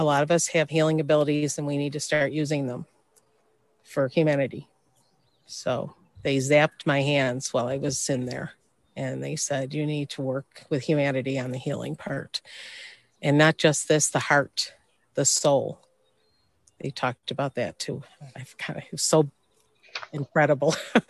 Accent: Buffalo, New York, United States; New York, Buffalo.

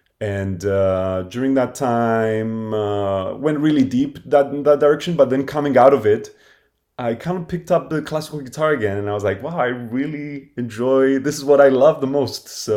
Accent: Cyprus; So I was born and raised on the Mediterranean island of Cyprus. So my heritage is Greek Cypriot. And so growing up there, exposed to the local music of the island, which is Greek as well as Middle Eastern.

